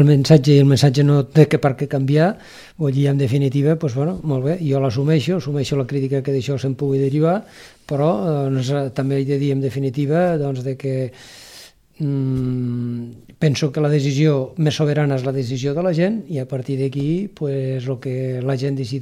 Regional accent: Falset, Catalonia, Spain; intentar guanyar la confiança de la gent del meu poble.

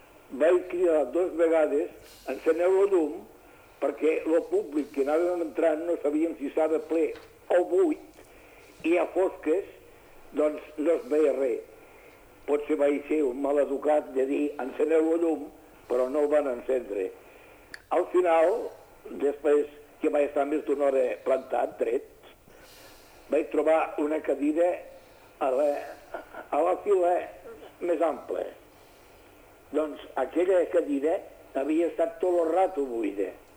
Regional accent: Catalonia, Spain; com a catalans hem de fer acte de presència, ens hem de plantar i hem de dir som aquí perquè som catalans.

